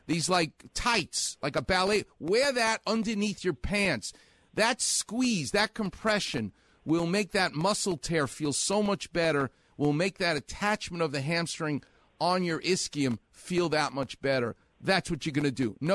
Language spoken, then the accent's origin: English; New York, United States; I'm Jewish and I'm from New York. We don't ride horses.